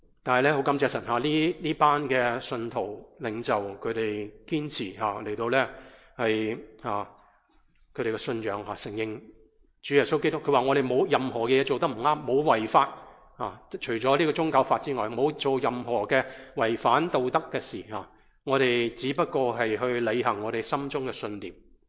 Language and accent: Chinese; China; 甚至我们中国人的教会，我们都面对同样的祝福。